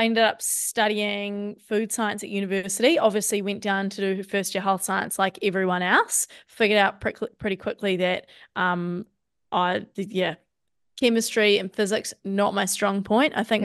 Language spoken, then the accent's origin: English; Tauranga, Bay of Plenty, New Zealand; So I grew up in Tauranga. Yeah. I went to school in Tauranga Girls.